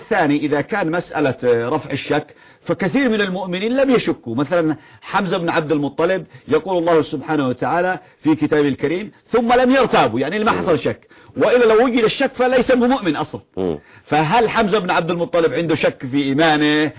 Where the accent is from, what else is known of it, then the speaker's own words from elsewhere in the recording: Yemen; عندنا في اليمن نكتة